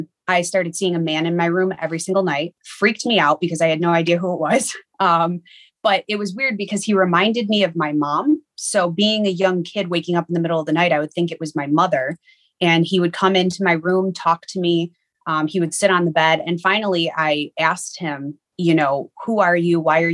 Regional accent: Niagara Falls, New York, United States; The area that I grew up in is very historic. I grew up in Niagara Falls, New York.

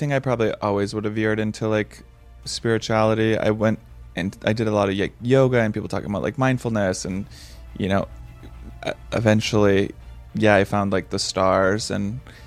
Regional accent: Boston, Massachusetts, United States; No, we're from Boston. Both parents Catholic, so big family.

